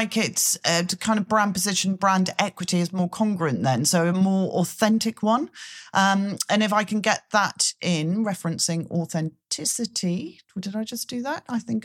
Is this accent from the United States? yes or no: no; United Kingdom; Well, we are British.